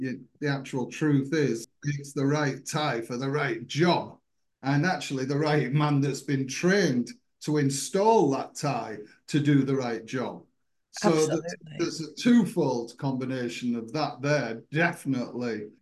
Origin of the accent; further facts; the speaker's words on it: Hull, Yorkshire and the Humber, United Kingdom; I covered up around my area of Yorkshire, out towards my hometown of Hull and around the area.